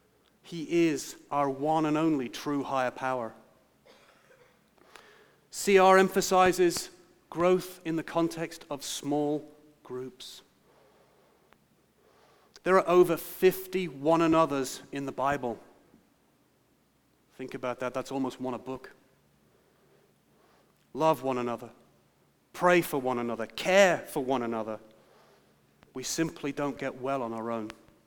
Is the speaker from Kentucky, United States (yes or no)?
yes; Kentucky, United States; accent: Kentucky; I've got to make sure you've got to state that with my strong Kentucky accent, right?